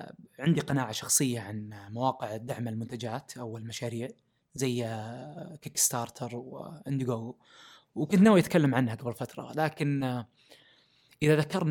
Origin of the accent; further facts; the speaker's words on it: Saudi Arabia; وشباب الموجودين عندنا في السعودية يصنعون المحتوى